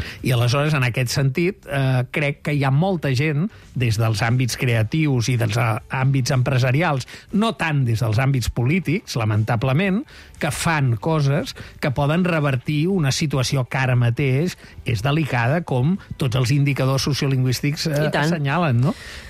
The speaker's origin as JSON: {"language": "Catalan", "town": "Barcelona", "region": "Catalonia", "country": "Spain", "tie": "born there", "said": "jo vaig néixer a Nou Barris, vaig estudiar a Horta, als Salesians d'Horta"}